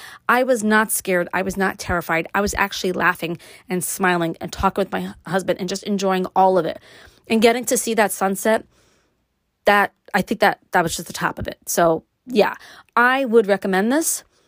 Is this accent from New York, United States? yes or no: yes; Brooklyn, New York, United States; now in upstate New York, United States; I grew up in Brooklyn, lived there, moved to upstate New York, got married.